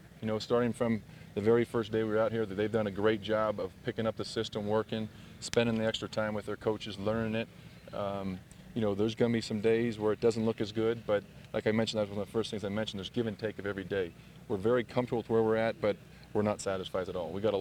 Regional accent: California, United States; And coming back out west, you know, I'm from California, so it's great to get back out this way.

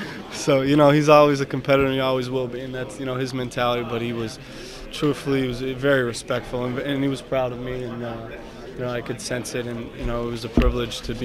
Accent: Vermont, United States; I'm from Vermont, so we have to claim, you know, the Boston guys.

